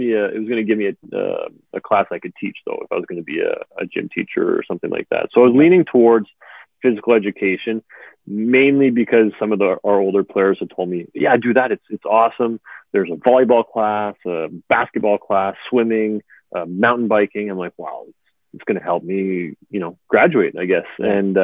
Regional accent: Windsor, Ontario, Canada; I had a choice to go to University of Windsor, play in my hometown, or I was trying to go out west and trying on my own.

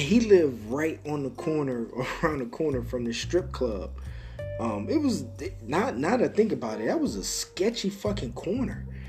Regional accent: Detroit, Michigan, United States; So I'm from Detroit, and people that, you know, if you're from Detroit or you've been to Detroit

